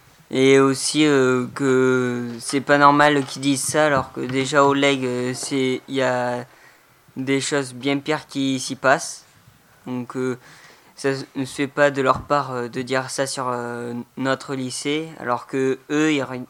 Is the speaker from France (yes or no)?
yes; Nouvelle-Aquitaine, France; Moi, je viens du Lot-et-Garonne, d'un petit endroit appelé Almance-du-Drôt. C'est très perdu.